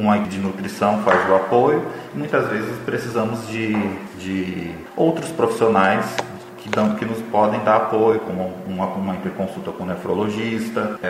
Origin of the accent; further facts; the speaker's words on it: São Paulo, Brazil; Eu sou de São Paulo, venho trabalhando na pandemia desde o início